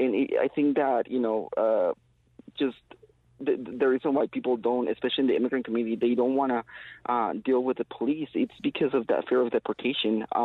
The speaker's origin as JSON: {"language": "English", "region": "Arizona", "country": "United States", "said": "I come from Arizona, where Sheriff Arpaio and his team would just randomly stop you and ask you for documentation"}